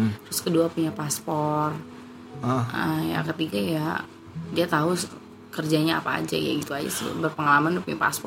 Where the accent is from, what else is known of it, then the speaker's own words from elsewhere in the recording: Jakarta, Indonesia; umur gue 25 tahun, gue asli Jakarta.